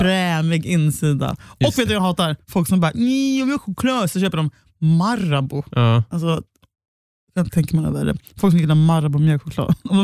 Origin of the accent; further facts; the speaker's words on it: Gothenburg, Västra Götaland County, Sweden; jag hade också under min uppväxt i Göteborg